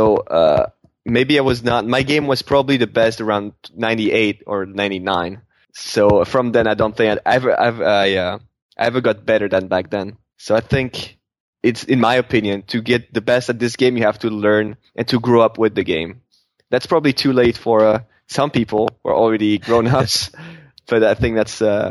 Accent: France; Had my my parents came to Paris. That was in my home country, so that was easier for them to join.

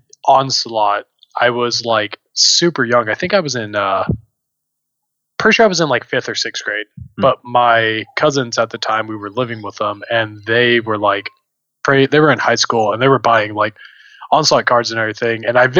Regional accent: Austin, Texas, United States; Yes, I was.

